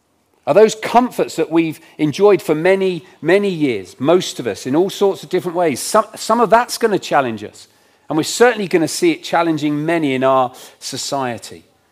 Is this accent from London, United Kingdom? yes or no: no; South East England, United Kingdom; now in Rugby, United Kingdom; You know, growing up, I grew up on the Isle of Wight.